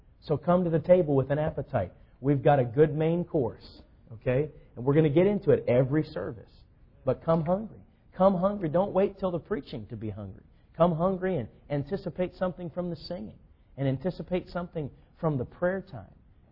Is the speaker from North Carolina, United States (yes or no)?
yes; North Carolina, United States; I'm already from North Carolina, so it's going to just add fuel to the fire.